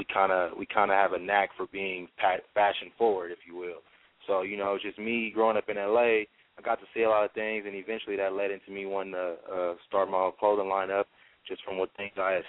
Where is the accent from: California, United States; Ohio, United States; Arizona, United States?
California, United States; Los Angeles; Yeah, that's correct. Born and raised here in L.A.